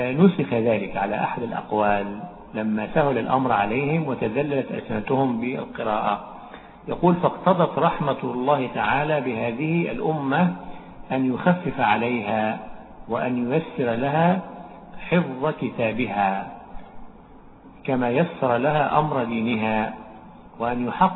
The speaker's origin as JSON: {"language": "Arabic", "country": "Egypt", "said": "يعني كما يشبه الآن مثلا في حرف الهمزة عندنا في مصر، أهل الصعيد ينطقونه بلهجة، وأهل الساحل الشمالي مثلنا ينطقونه بلهجة أخرى"}